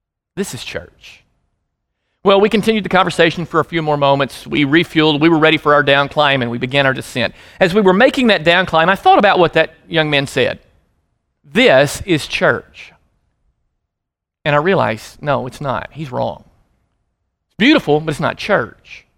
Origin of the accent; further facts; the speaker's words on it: Memphis, Tennessee, United States; Where are you from? What do you do? And we said, well, we're from Memphis. And for whatever reason, the reaction of people in Colorado when we told them we were from Memphis was, really?